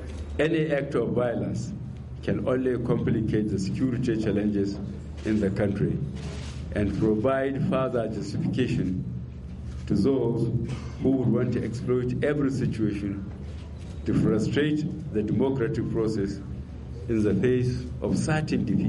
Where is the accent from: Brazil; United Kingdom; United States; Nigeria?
Nigeria; As a Nigerian and a presidential candidate in the election, I share in the disappointment and frustration of this decision.